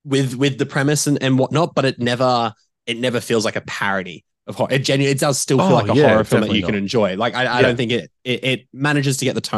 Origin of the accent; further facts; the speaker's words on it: Brisbane, Queensland, Australia; I'm from Brisbane, so we obviously all connected on that level.